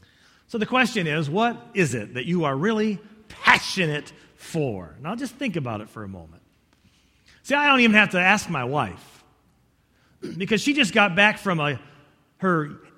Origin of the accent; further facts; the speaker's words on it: Michigan, United States; Maybe they told me that because I'm from Michigan.